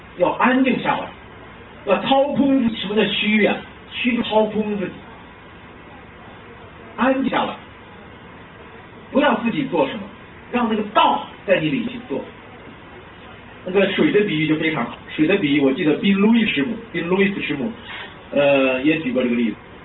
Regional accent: China; 我们中国人讲功夫啊

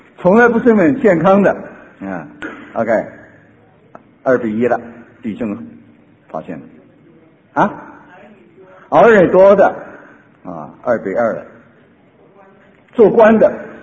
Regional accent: China; 我发现呢，这个美国人啊比我们中国人是有一点不同啊

